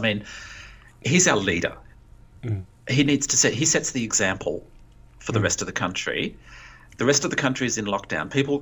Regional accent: Eden, New South Wales, Australia; Several times I've hitchhiked from Sydney to Eden, my hometown, from Sydney.

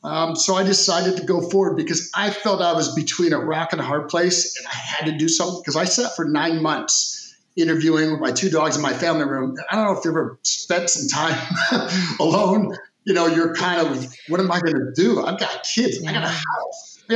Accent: Midwest, United States; I grew up in the Midwest. Very concerned family.

